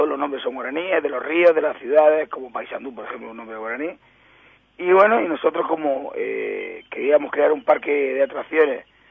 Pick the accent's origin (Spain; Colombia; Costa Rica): Spain; Region of Murcia; soy de Murcia, no de Andalucía. Es una comunidad al ladito. Lo que pasa es prácticamente es lo mismo. Murcia y Andalucía son dos comunidades muy muy parecidas en la forma de hablar, en todo.